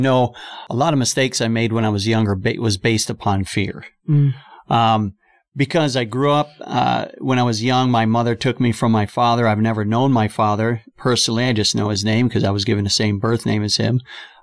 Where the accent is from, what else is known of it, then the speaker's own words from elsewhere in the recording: Buffalo, New York, United States; I grew up in Buffalo, New York. We grew up in the ghetto. My family did. It was a very broken part of the city.